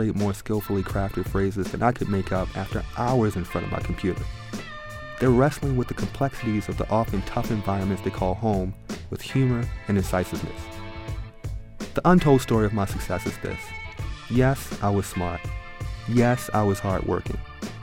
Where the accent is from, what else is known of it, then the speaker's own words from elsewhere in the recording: Baltimore, Maryland, United States; I grew up in East Baltimore. Drugs were rampant. The schools were bad.